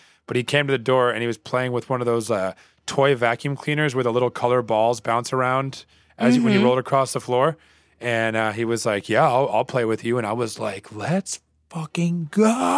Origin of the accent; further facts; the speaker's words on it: Bible Belt, United States; And you got to keep in mind that I grew up in the Bible Belt.